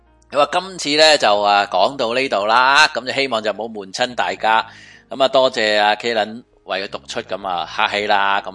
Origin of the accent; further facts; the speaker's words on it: Hong Kong; 不过作为香港人，这个旋律一定有另一个印象的